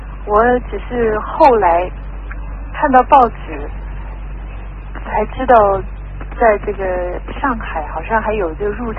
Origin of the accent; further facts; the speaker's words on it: Taiwan; 那我是从台湾来的，那么我是台湾生长的